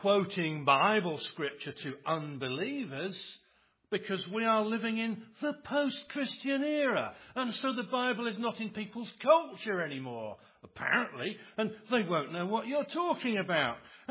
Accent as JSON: {"language": "English", "region": "England", "country": "United Kingdom", "said": "I forgot last time I preached that we should have laid down a few ground rules, because I'm from England."}